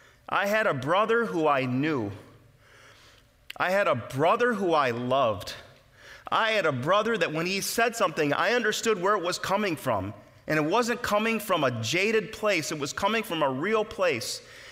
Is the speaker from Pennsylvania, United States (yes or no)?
no; Rochester, New York, United States; also born or lived in Florida / Dallas; I was from Rochester, even though I had lived in Florida and moved to Dallas from Florida, not directly from Rochester.